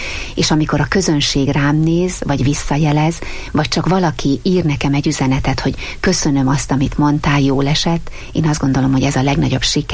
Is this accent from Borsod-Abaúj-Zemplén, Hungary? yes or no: yes; Sátoraljaújhely, Borsod-Abaúj-Zemplén, Hungary; born there; A férjemmel úgy terveztük az életünket, hogy Sátoraljaújhelyen maradunk. Mind a ketten ott születtünk, ott volt és ott van a családunk